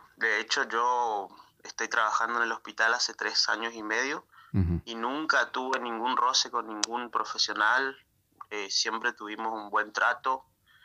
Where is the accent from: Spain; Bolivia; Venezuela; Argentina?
Argentina; Misiones; now in Santo Tomé, Argentina; yo soy misionero, no soy de Santo Tomé, estoy ahí viviendo acá actualmente hace 5 años y medio, porque estoy estudiando en la facultad